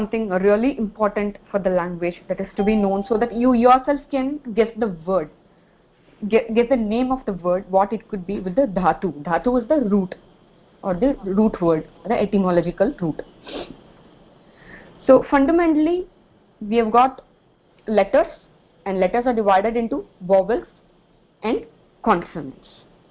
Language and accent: English; Tamil Nadu, India; first language Tamil; See, I'm from Tamil Nadu, I speak Tamil.